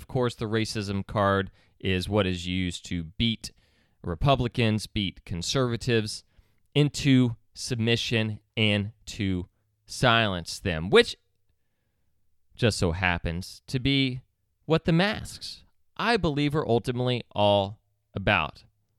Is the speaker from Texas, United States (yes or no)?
yes; Texas, United States; That's up for Californians to decide. Not up for me as a Texan.